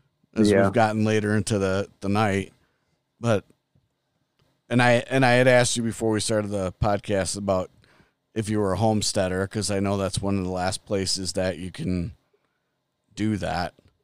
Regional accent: Chicago, Illinois, United States; I mean, I grew up in the Chicago area, and I'm not going to compare it to Alaska.

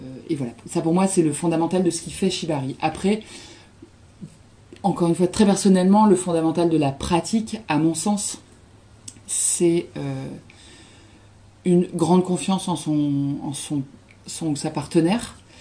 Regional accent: Normandy, France; born there; Et je suis née en Normandie et j'habite en Savoie.

